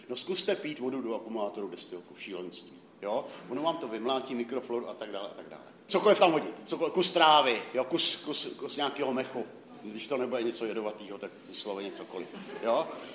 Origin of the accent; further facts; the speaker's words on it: Písek, South Bohemian Region, Czechia; Jsem z Písku, tam byly dost slušný záplavy